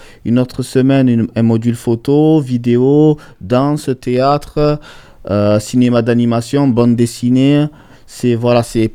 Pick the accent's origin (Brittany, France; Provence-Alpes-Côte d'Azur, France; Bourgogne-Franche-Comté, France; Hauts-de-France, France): Provence-Alpes-Côte d'Azur, France; Marseille; Je suis Marseillais, nous sommes Marseillais avec Zara et nous aimons notre ville plus que tout.